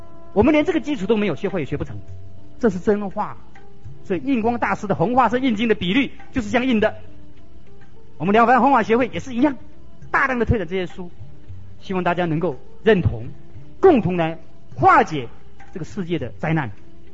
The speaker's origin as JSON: {"language": "Chinese", "country": "Taiwan", "said": "台湾是我们的宝岛，我们的家乡"}